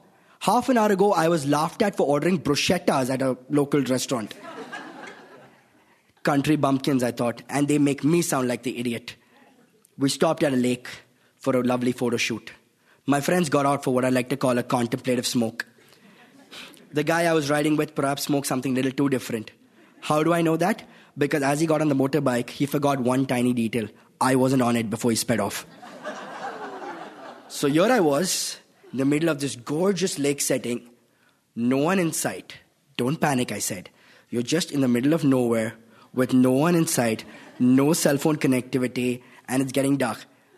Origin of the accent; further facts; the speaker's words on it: Mumbai, Maharashtra, India; I grew up in Bombay, India, on the West Coast.